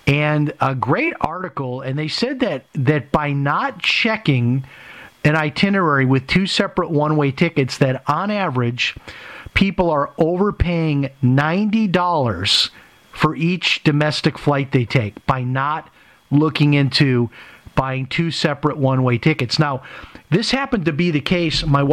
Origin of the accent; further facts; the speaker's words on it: Chicago, Illinois, United States; I grew up in Chicago. I remember going to Aldi's as a kid.